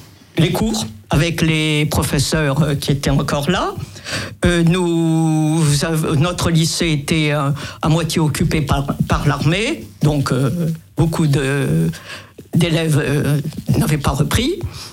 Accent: Algiers, Algiers Province, Algeria; j'étais de Babeloine

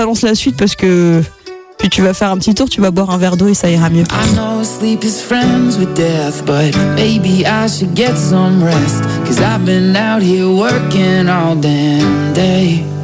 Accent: Grand Est, France; Oui, c'est vrai que je suis originaire d'Alsace.

